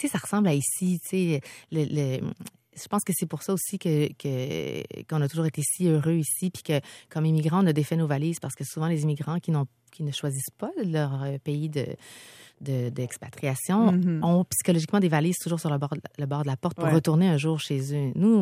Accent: Quebec, Canada; Moi, je considère que je suis une Québécoise.

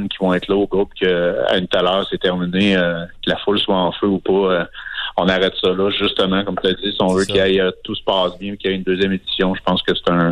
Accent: Lévis, Quebec, Canada; moi, je suis natif de Lévis

